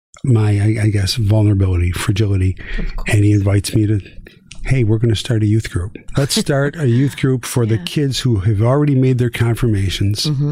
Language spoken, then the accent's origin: English; Niagara Falls, New York, United States; As a kid, I grew up in Niagara Falls, mm-hmm. New York.